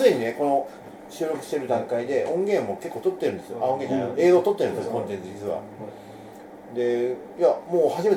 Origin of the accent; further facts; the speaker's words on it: Kansai, Japan; 僕なんかほら、出身が関西じゃないですか